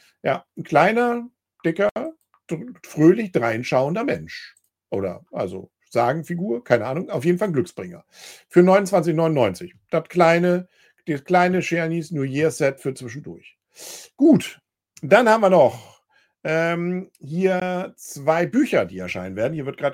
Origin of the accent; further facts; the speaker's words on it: Kiel, Schleswig-Holstein, Germany; ich als Kieler kommt man so selten nach Lübeck.